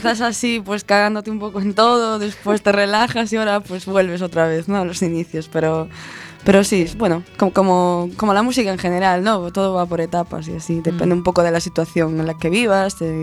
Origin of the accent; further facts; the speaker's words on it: Boiro, Galicia, Spain; Pero bueno, somos de costa casi todas, de Costiña de Barbanza.